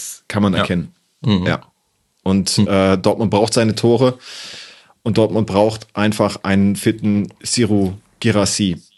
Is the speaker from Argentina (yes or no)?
yes; Argentina; accent: Argentine; Weil ich habe ja einen argentinischen Akzent und der dringt dann immer durch bei so spanischen Namen.